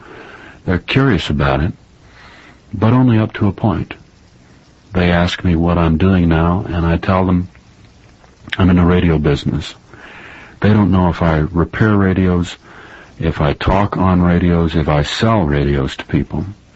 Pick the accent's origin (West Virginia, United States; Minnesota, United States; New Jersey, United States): Minnesota, United States; Cable television has not really made a big dent in Minnesota, and it has not arrived in my hometown.